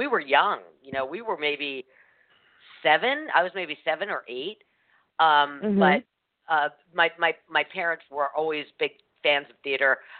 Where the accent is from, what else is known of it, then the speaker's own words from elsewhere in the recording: New York, United States; There was a theater out in Jones Beach. I'm from New York.